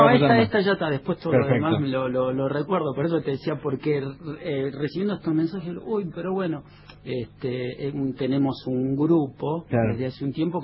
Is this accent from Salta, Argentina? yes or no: no; Buenos Aires, Argentina; pues somos todos porteños venidos acá.